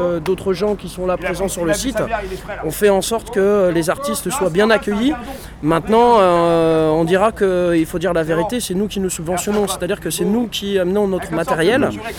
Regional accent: Bourgogne-Franche-Comté, France; Je viens de Bourgogne, moi.

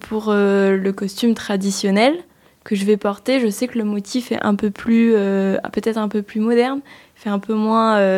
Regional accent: Tocane-Saint-Apre, Nouvelle-Aquitaine, France; puisque je suis de Tocane et Montagrier.

